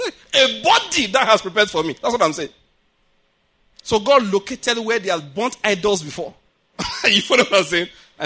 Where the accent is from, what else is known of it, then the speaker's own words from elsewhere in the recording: Nigeria; There is a reason why I'm a Nigerian. There's a reason why I'm a black man.